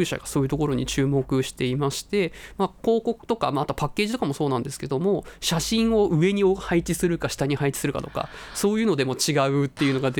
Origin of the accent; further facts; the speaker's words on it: Chiba, Japan; あ、千葉県です。